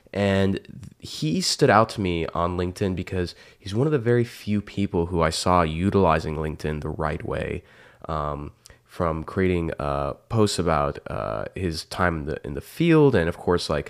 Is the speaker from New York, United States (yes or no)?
no; Texas, United States; the great my home state, the great state of Texas.